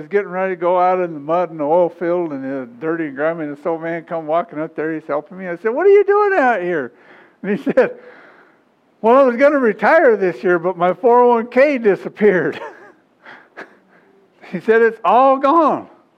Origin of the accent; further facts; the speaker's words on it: Wyoming, United States; I grew up in Wyoming. And I was raised like a wolf pup.